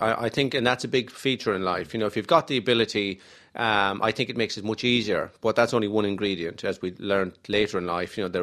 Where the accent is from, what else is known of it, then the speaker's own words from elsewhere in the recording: Killarney, County Kerry, Ireland; I was born in Killarney, so I've raised, you know, in Kerry all my life. … grew up in Dukes, small farm.